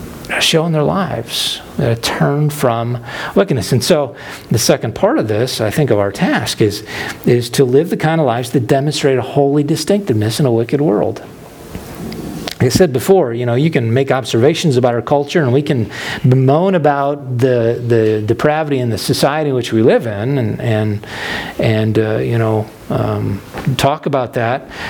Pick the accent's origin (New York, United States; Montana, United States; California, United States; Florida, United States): New York, United States; I grew up in Western New York, and among other things, what you find in Western New York is Concord grape country.